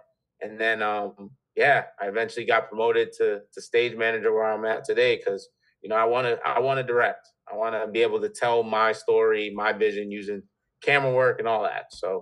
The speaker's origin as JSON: {"language": "English", "town": "Bristol", "region": "Connecticut", "country": "United States", "tie": "born or raised there", "said": "growing up in Bristol, you know, there was like a Little League World Series, or the regional comes down here."}